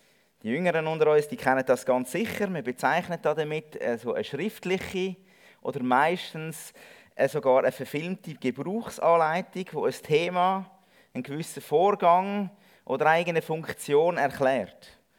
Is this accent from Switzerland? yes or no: yes; Zurich, Switzerland; now in Interlaken, Switzerland; Und wenn ihr vermutlich meiner Stimme an schnell rausgehört habt, komme ich aber nicht aus dem Berner Oberland, sondern ich komme aus einem anderen Oberland, nämlich aus dem Zürich Oberland. Wir sind jetzt als Familie 3 Jahre in Interlaken.